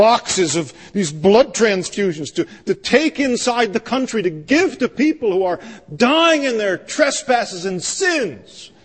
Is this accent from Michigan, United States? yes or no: yes; Michigan, United States; We're from Michigan and we'd like to get in.